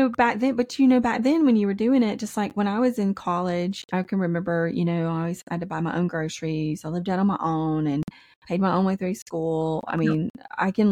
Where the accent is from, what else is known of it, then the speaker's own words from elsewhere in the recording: Louisiana, United States; And I'm from the South and sometimes we're not the smartest people in the world. Please don't hate me on that. But I'm from